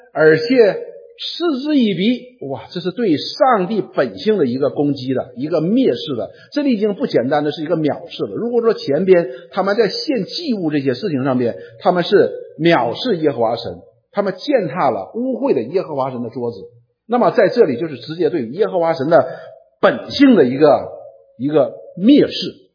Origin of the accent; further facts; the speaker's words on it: Northeast China, China; 我们东北人有一句话叫什么呢？